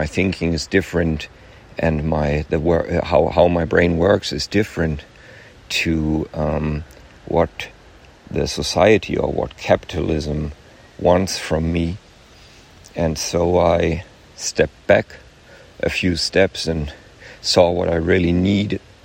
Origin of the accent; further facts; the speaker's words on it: Hamburg, Germany; I come from Hamburg in Germany.